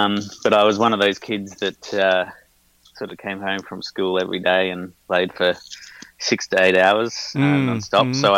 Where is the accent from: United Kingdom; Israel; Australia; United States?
Australia; Brisbane, Queensland; now in Melbourne, Australia; Yes, Melbourne's home. I grew up in Brisbane, and okay. I go back to Brisbane quite frequently because I still have I've got a recording studio in Brisbane called Hunting Ground Studios.